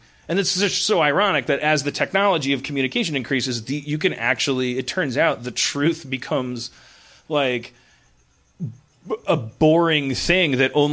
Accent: Milwaukee, Wisconsin, United States; growing up in Milwaukee

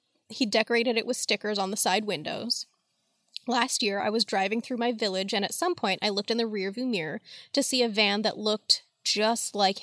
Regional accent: Houston, Texas, United States; When I was a teen, I grew up in the Heights of Houston, and I would walk to school every day in the 90s.

